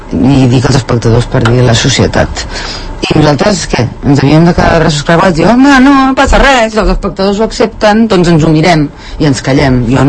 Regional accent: Catalonia, Spain; el que em fa catalana és la meva llengua, la meva cultura, la meva manera de viure, que sí que és diferent de la del costat

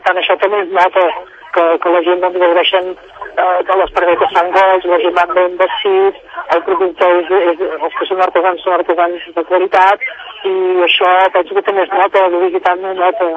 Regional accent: Vic, Catalonia, Spain; Vic és una ciutat històricament capital de comarca, per nosaltres som la capital de la Catalunya Central, i per suposar que és una ciutat de mercat

